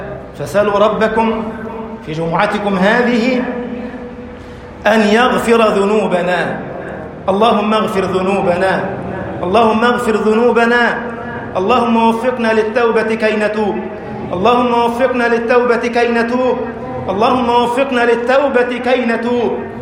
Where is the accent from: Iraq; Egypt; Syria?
Egypt; اجعل بلدنا مصر أمنا أمانا، سخاء رخاء